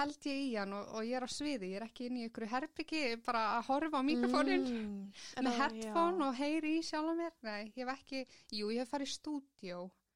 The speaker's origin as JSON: {"language": "Icelandic", "town": "Reykjanesbær", "region": "Southern Peninsula", "country": "Iceland", "said": "Já, ég samsett úr Reykjanesbæ."}